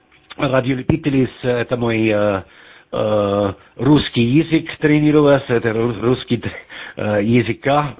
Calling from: Austria; Так, я сейчас из Австрии

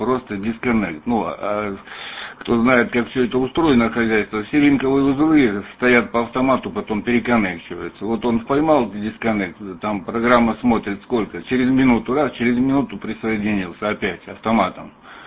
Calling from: Belgium; Мы сейчас из Бельгии, поэтому... по местному позывному национальному.

